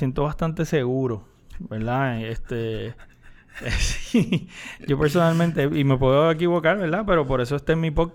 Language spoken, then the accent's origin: Spanish; Puerto Rico; Estamos en Puerto Rico y somos ciudadanos americanos de segunda clase.